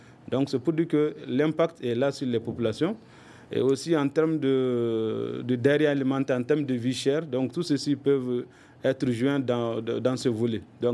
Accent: Timbuktu, Tombouctou, Mali; Chez nous à Tombouctou, on a la route

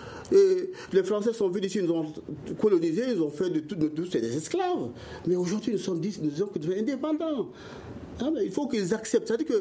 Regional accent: Mali; en tant que Malien

